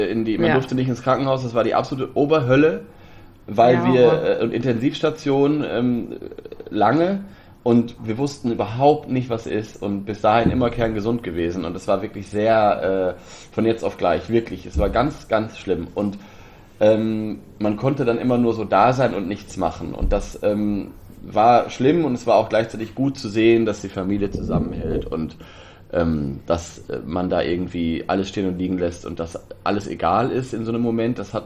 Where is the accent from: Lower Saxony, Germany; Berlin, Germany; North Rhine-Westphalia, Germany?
Lower Saxony, Germany; das ist westliches Niedersachsen, wo die leben, also in meinem Geburtsort